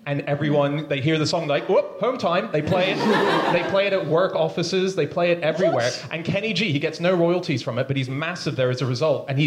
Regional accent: Hong Kong; I was born and raised in Hong Kong

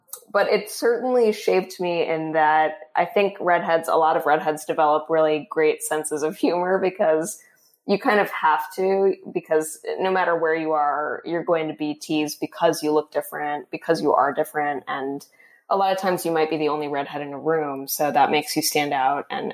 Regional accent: Florida, United States; But growing up in Florida, I think what was interesting for me is that I, you know, like a lot of redheads, I have pale skin.

